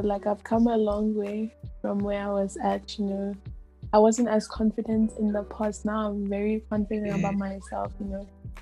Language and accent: English; Ghana; Well, I'm from Ghana.